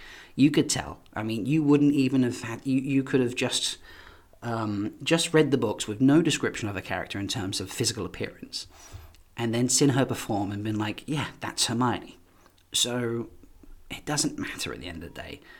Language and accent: English; East of England, United Kingdom; I'm from Essex in the UK, and not giving a monkey's about something is a nice, simple, polite way of saying I don't give a shit.